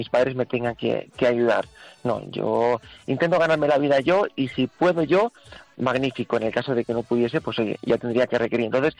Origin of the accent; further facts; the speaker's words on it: Valladolid, Castile and León, Spain; volverme a Valladolid, ¿no?, a mi casa, porque yo soy de Valladolid.